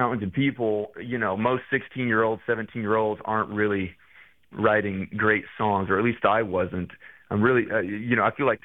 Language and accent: English; Del Rio, Texas, United States; is my hometown. I don't get to go to Del Rio all that much, but my whole family still lives there.